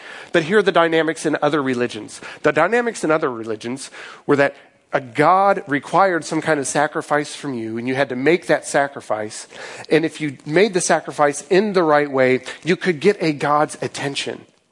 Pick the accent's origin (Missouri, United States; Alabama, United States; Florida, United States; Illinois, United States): Missouri, United States; I grew up in Missouri on a farm, a cattle farm, and so sacrifice wasn't quite as offensive to me because I was used to a lot of death on the farm